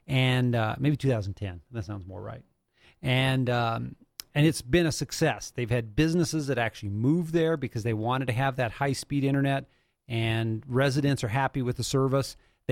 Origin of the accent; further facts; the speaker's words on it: United States; And that just doesn't bode well with me as an American and as a pro-competition guy